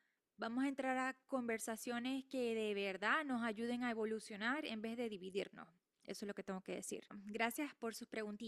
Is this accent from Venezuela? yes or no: yes; Maracaibo, Zulia, Venezuela; also born or lived in Miami; Yo nací en Miami, pero crecí en Maracaibo. Y mi colegio fue el Mater Salvatoris, que es la religión católica.